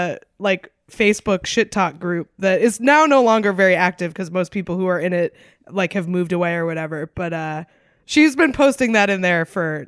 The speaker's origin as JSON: {"language": "English", "region": "Massachusetts", "country": "United States", "tie": "born there", "said": "I was born in Massachusetts."}